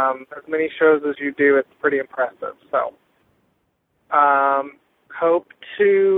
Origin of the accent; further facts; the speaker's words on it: Georgia, United States; I live in Minnesota, and I'm not from Minnesota. I'm from Georgia, but somehow I got up here.